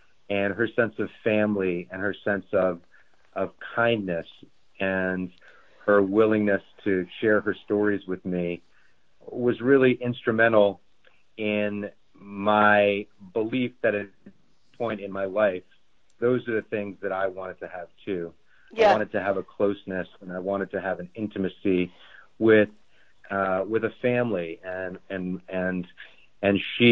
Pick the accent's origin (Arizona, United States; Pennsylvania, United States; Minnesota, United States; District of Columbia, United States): District of Columbia, United States; Washington; Well, when I was growing up in Washington, D.C., I really had was the product of an absence of parental guidance